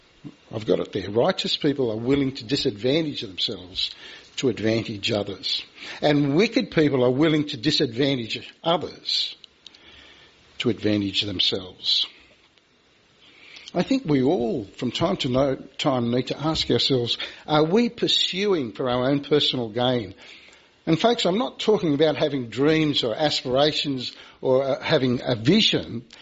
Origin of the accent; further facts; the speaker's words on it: Australia; And it came to me and I said, I'm from Australia.